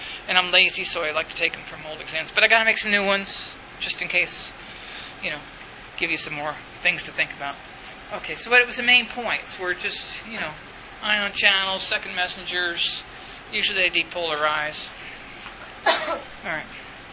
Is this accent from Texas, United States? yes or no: yes; Sweetwater, Texas, United States; Sweetwater, you can all come to my hometown, West Texas.